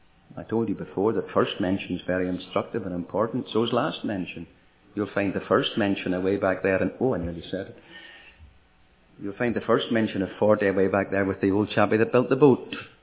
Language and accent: English; Ireland; After all, I'm Irish, and an Ireland ministry meeting start at 8 and go to 9:10, so I could forget myself.